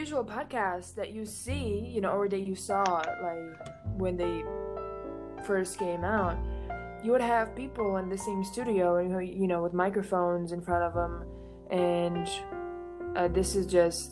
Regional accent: Timișoara, Timiș County, Romania; Right, I'm from Romania, Europe. Oh, a city called Timișoara.

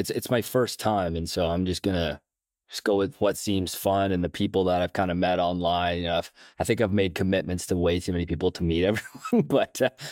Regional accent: West Coast, Canada; now in Toronto, Canada; So I grew up here in Canada on the West Coast, but I live in Toronto now, so in Canada.

